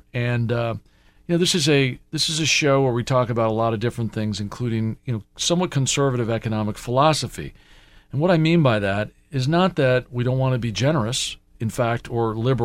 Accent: United States; I grew up in America looking at our country as being the most compassionate country on Earth.

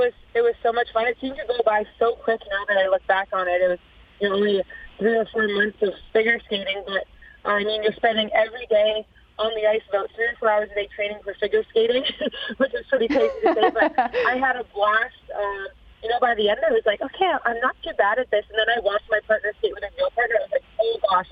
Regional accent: Toronto, Ontario, Canada; I grew up in Toronto.

